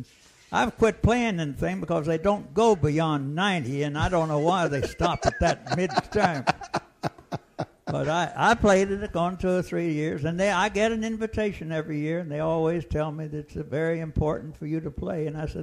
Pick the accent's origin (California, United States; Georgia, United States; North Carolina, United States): North Carolina, United States; born there; Well, I was born in North Carolina.